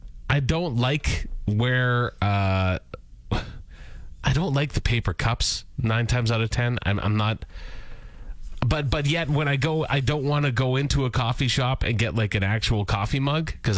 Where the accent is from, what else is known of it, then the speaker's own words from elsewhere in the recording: Canada; I know we're Canadian. I know. You don't have to text us and say, but we're Canadian.